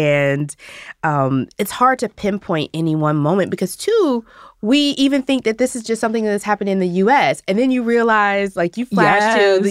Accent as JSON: {"language": "English", "region": "Indiana", "country": "United States", "tie": "born or raised there", "said": "I mean, I grew up in Indiana. But all my family is from the South."}